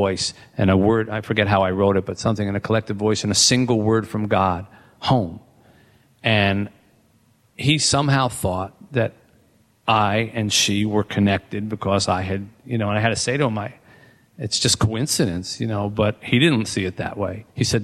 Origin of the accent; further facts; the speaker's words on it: New Jersey, United States; now in Detroit, United States; I grew up here in New Jersey. I'm born and raised here. I'll always be a Jersey Philly kid. But I've been in Detroit for a long time now, and it really is my now adopted home.